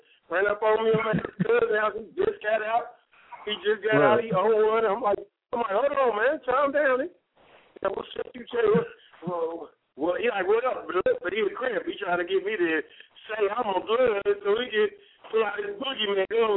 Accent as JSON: {"language": "English", "town": "Dayton", "region": "Ohio", "country": "United States", "said": "I don't know why I'm up here. I'm from West Dayton."}